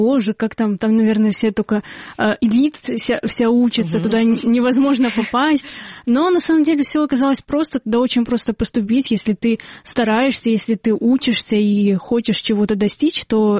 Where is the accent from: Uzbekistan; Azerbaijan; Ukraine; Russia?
Ukraine; Bakhchysarai, Crimea; now in Kyiv, Ukraine; несмотря на то, что я из Бахчисарая, это маленький город, это Киев, мегаполис.